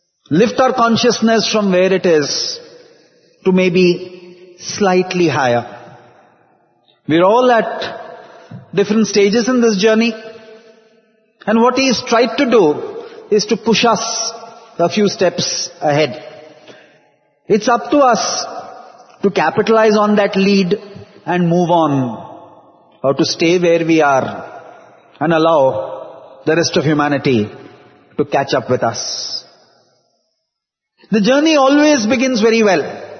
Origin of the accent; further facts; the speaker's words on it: Mumbai, Maharashtra, India; English is a second language; also born or lived in Vrindavan, India; I can say I am from Mumbai, I have lived a greater part of my life in Vrindavan and Prashantalayam than in Mumbai. I have lived more than 2/3 of my life there and less than 1/3 of my life in Mumbai.